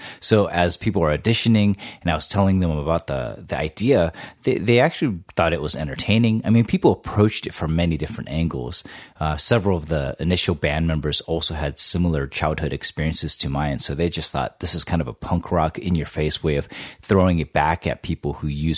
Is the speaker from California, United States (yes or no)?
yes; San Diego, California, United States; I grew up in San Diego, California, in the kind of early 80s.